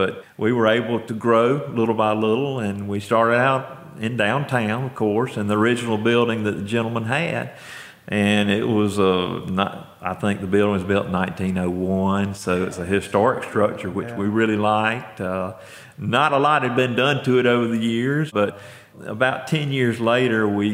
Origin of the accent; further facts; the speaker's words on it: Moultrie, Georgia, United States; And we moved to Moultrie, and that's where I grew up in Moultrie, Georgia.